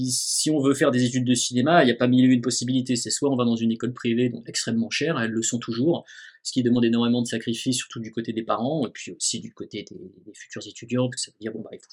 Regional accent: Nice, Provence-Alpes-Côte d'Azur, France; Donc, moi je suis originaire de Nice

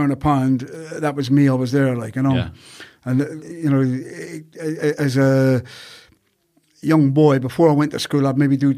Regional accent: Belfast, Northern Ireland, United Kingdom; I think growing up in Belfast, it also, it made you a bit streetwise

